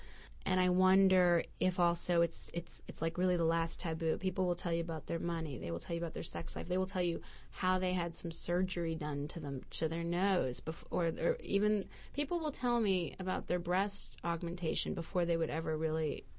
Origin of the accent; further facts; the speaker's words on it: United States; but as an American woman that thought I was so savvy, for example, I knew where in New York City to get the best leg wax.